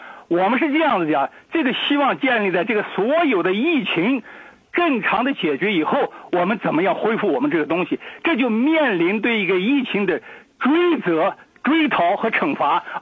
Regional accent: Australia

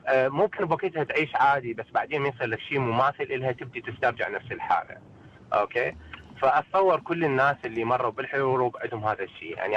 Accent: Iraq; انا من العراق وخلال حياتي يمكن شفت 3 أو 4 حروب

